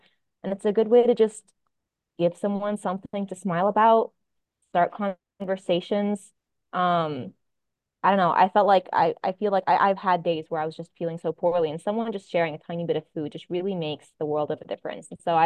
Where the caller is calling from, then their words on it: Chicago, Illinois, United States; I'm coming from Chicago. I moved here about 6 months ago, and that's, yeah, downtown Chicago.